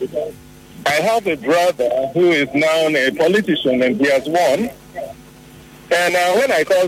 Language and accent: English; Canada; My blood brother, my father and my mother. We grew up together in Canada.